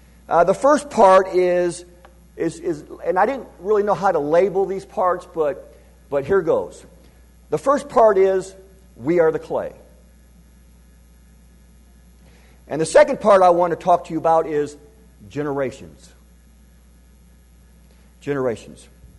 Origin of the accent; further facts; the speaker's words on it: Detroit, Michigan, United States; born there; moved away as an adult; now in Tennessee, United States; I was born on September the 12th, 1956, in Detroit, Michigan, to two Christian parents